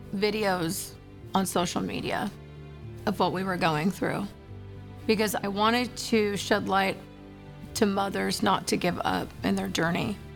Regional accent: Newport Beach, California, United States; I grew up here in Newport Beach. My kids went to preschool here.

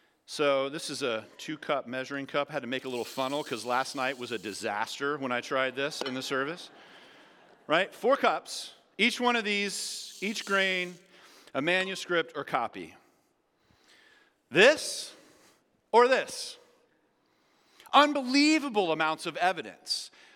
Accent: Louisiana, United States; I'm from Louisiana, so I'm thinking gumbo right now

